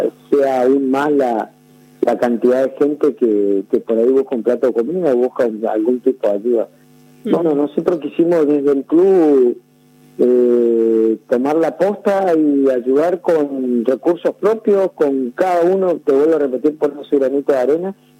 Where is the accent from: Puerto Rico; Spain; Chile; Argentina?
Argentina; Nosotros somos Argentina, somos un país muy precario